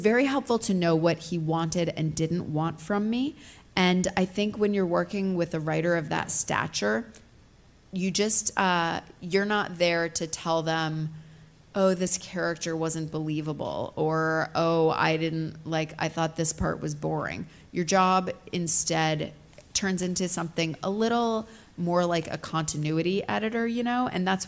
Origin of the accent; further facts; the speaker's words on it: Ipswich, Massachusetts, United States; right now I'm working on something that's set in my hometown of Ipswich, Massachusetts.